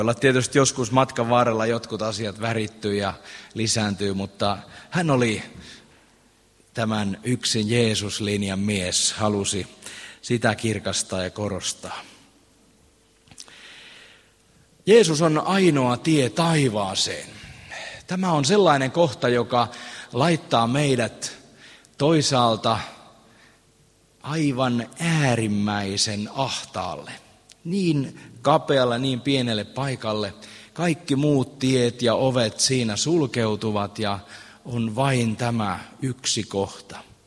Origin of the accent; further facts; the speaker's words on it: Eura, Satakunta, Finland; born there; also born or lived in Keminmaa / Liminka; now in Pori, Finland; Eurasta olen syntyisin. Pitkän pätkän olin tuossa pohjoisessa seurakuntapappina Oulun hiippakunnassa Keminmaalla ja ensin hetken Limingassa, mutta 16 vuotta siellä.